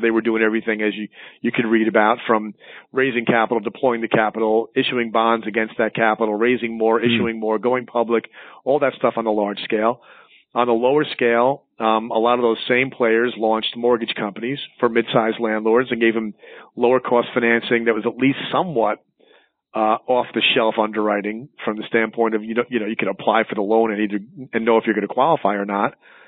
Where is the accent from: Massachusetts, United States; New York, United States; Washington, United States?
New York, United States; now in Charlotte, United States; in Charlotte where I live now. I used to be a New Yorker. I am a New Yorker. Once you are, always, right?